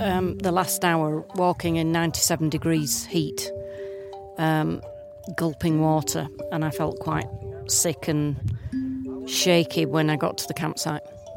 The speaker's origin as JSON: {"language": "English", "town": "Leeds", "region": "Yorkshire and the Humber", "country": "United Kingdom", "said": "I'm from Leeds in England."}